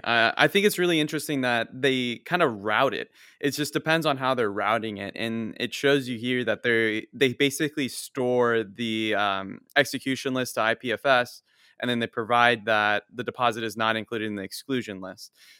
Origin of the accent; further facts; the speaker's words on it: United States; born there; My parents are from Chile, but I was born in the States. So basically just went over there. My parents taught me how to speak Spanish and everything.